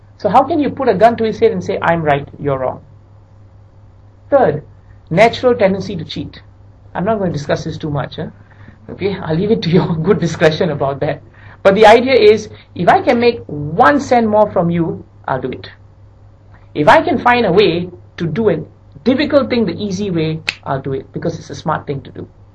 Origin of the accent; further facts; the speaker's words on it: Singapore; And, you know, I'm a Singaporean, never felt an earth tremble, you know.